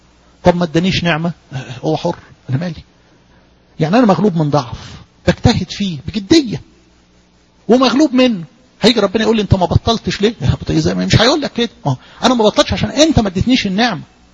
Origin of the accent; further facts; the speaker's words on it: Egypt; عندنا في مصر